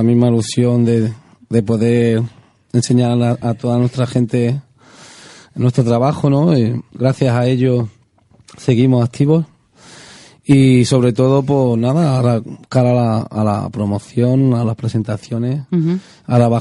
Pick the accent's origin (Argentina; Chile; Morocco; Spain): Spain; Seville, Andalusia; esperando unas fechas que nos van a dar ahora para mi tierra, que es para Sevilla